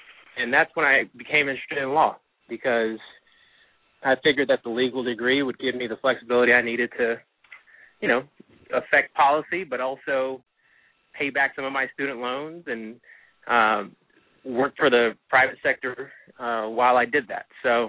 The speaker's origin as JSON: {"language": "English", "town": "Columbus", "region": "Georgia", "country": "United States", "also_born_or_lived": "Miami / Houston", "lives_now": "Atlanta, United States", "said": "I'm actually from Columbus, Georgia, and spent most of my life there."}